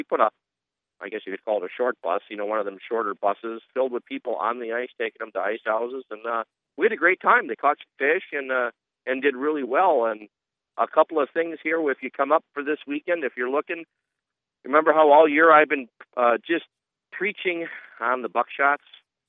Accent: Wisconsin, United States; I grew up in Wisconsin. Ice fishing is a way of life there.

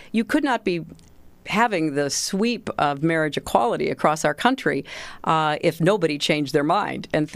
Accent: United States

